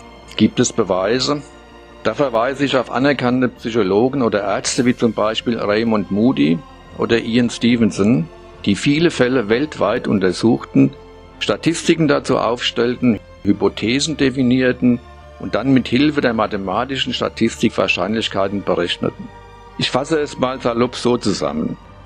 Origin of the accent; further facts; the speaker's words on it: Oberroden, Hesse, Germany; born there; ich bin im Ortskern von Oberroden geboren und nicht in einer Klinik. Genauer, ich erblickte das Licht der Welt dort, wo heute meine Hausbar steht.